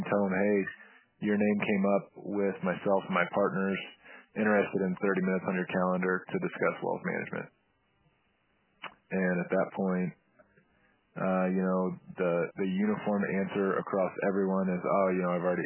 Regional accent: Evansville, Indiana, United States; now in Indianapolis, United States; I have a very minimal network in Indy, which I think is somewhat good because, like, I'm from Evansville.

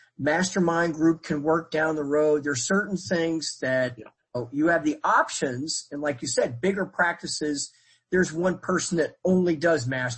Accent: Pittsburgh, Pennsylvania, United States; I'm from Pittsburgh.

